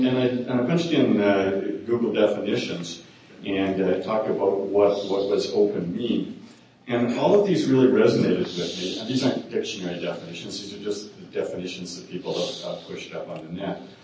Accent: Calgary, Alberta, Canada; I grew up in Calgary and used to say an expert is someone who's more than 50 miles away from home.

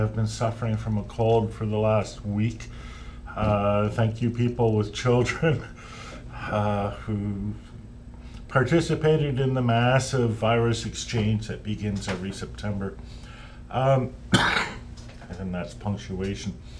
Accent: Montreal, Quebec, Canada; in Montreal called Catherine Booth Hospital, which is where I was born. So yes, je suis Québécois, legitimately and by birth. I grew up in the Montreal region.

